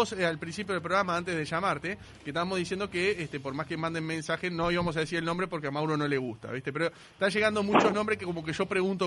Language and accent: Spanish; Canelones, Uruguay; de Canelones, aquí tomando unos mates.